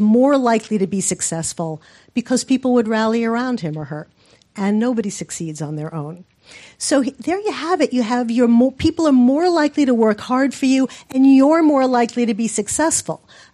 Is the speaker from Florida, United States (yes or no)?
no; New York, United States; by the way, I'm from New York, I am neither soft nor sappy